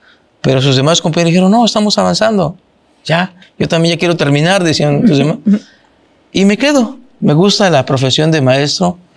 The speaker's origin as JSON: {"language": "Spanish", "region": "Oaxaca", "country": "Mexico", "tie": "born there", "said": "yo soy originario del estado de Oaxaca. Ahí nací. Mi padre es originario del estado de Tabasco. Por cuestiones de su trabajo, llega a Oaxaca. Conoce a mi mamá, se casa."}